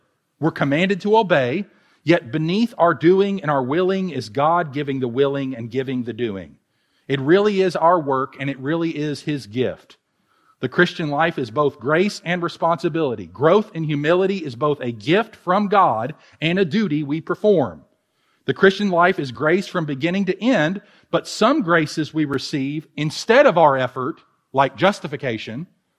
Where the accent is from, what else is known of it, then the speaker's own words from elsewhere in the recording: Louisville, Kentucky, United States; I'm from Louisville. I can't help it.